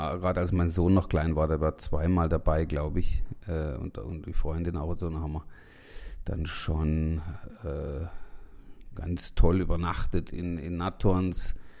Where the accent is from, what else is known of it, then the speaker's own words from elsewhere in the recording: Southern Germany, Germany; und das ist Süddeutschland, ich komme aus Süddeutschland